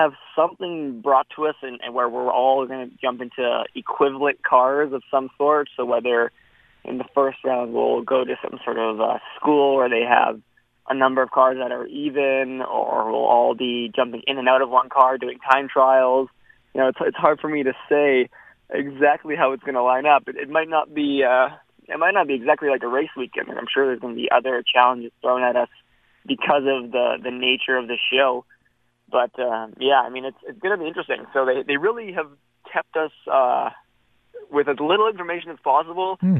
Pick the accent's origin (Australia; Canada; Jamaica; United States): Canada; Edmonton, Alberta; Because really, coming from here, we don't always get the most opportunities. Being an Edmontonian, trying to make it in the world stage of racing